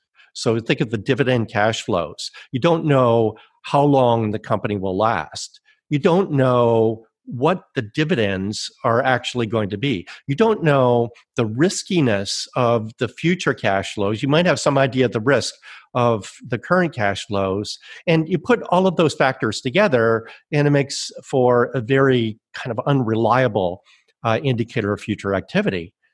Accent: Toronto, Ontario, Canada; Well, I grew up in Canada. I'm a native of Toronto.

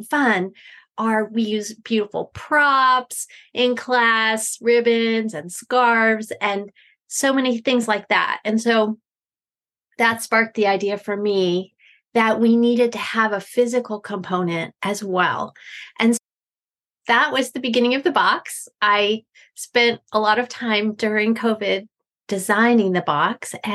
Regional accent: Pennsylvania, United States; I am from Eastern Pennsylvania, and I get to do what I love.

